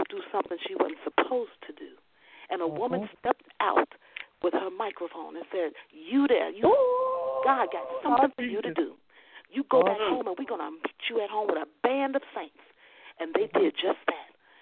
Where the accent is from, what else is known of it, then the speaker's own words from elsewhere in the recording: Illinois, United States; We had A&P stores in Illinois. I'm from Illinois.